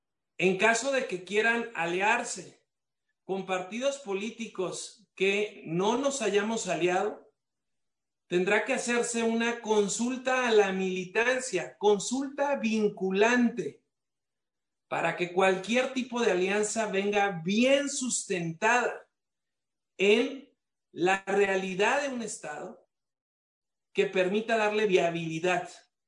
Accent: Mexico; soy mexicano

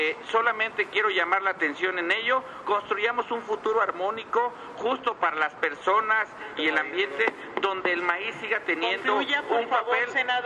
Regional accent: Mexico; esa semilla que nos identifica como mexicanos

